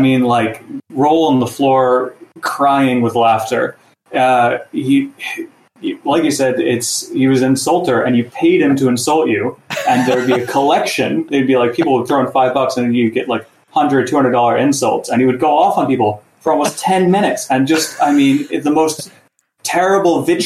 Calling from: Edinburgh, Scotland, United Kingdom; I'm calling in from Edinburgh, and so I'm going to do a British show.

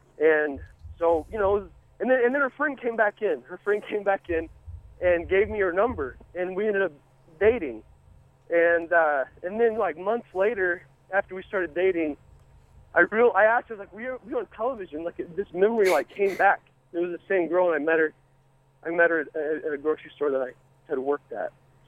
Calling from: Lubbock, Texas, United States; I'm calling from Lubbock, Texas.

